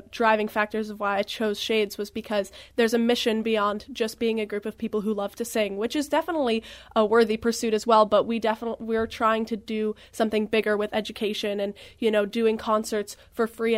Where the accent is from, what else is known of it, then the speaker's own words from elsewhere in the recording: San Francisco, California, United States; Yeah, I wanted to take us to San Francisco, my hometown